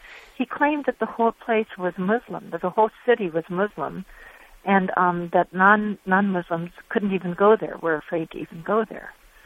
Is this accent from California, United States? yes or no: yes; California, United States; I'm from California, and I had been at a number of events in that area.